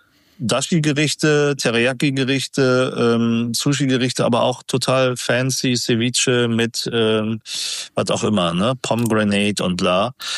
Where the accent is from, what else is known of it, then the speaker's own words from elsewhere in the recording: Germany; Ich bin ja hier aufgewachsen als Vietnamese, chinesischer Herkunft mit Japanologie-Studium und japanischen Restaurant-Erfahrung.